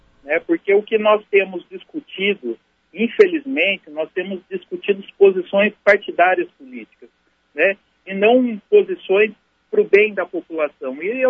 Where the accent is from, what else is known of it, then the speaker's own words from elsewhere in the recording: Campinas, São Paulo, Brazil; born there; nós que moramos em Campinas, eu, por exemplo, que sou nascido em Campinas